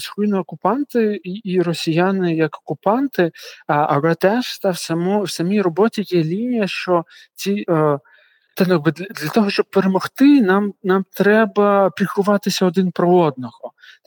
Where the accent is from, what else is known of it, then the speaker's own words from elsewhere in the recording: Donetsk Oblast, Ukraine; родом і вона, і я з Донецької області